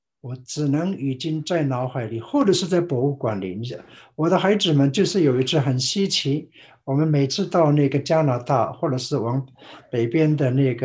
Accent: Taiwan; 那我在台湾，在一个小乡村里面，那我请你们也都知道哈，我是台湾的布农族，少数民族中才仅挺多才4万5万个人，现在已经6万个。

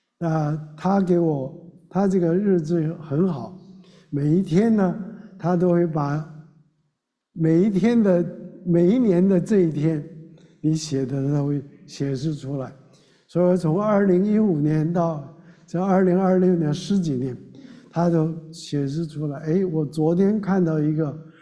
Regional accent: China; 但是我们中国人也说

